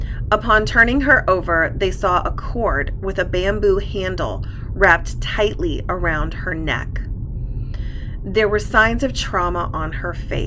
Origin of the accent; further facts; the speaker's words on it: Midwest, United States; telling me she knew I would be a good worker because I was from the Midwest.